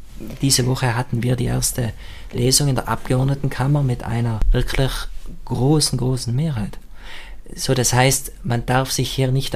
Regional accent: Kastelbell, South Tyrol, Italy; bei mir oben in Kastelwell

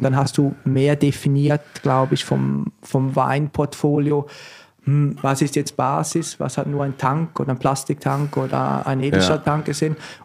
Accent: Switzerland

